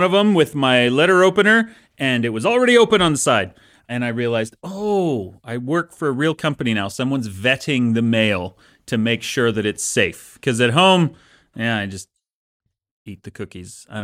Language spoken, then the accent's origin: English; Salt Lake City, Utah, United States; and we lived in Kearns for a while. When I was 3 years old, my parents moved to Sugar House.